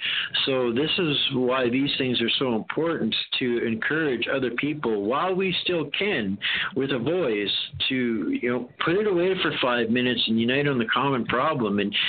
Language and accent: English; Alberta, Canada; put it away that I'm an Albertan, so I'm fighting for Alberta